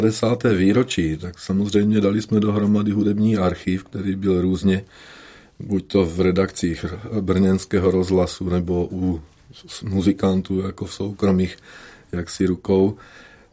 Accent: Tvrdonice, South Moravian Region, Czechia; já jsem rodilý Tvrdončan.

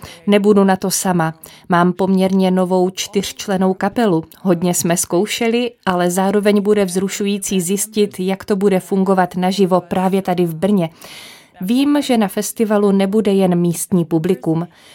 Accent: Varaždin, Varaždin County, Croatia; Z Varaždinu. To je bývalé hlavní město Chorvatska.

